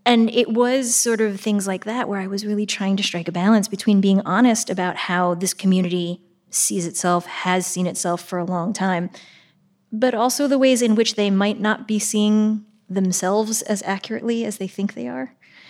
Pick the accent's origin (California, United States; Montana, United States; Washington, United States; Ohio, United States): Ohio, United States; Shaker Heights; But when I started writing my second book, which is the one that takes place in Shaker Heights, where I grew up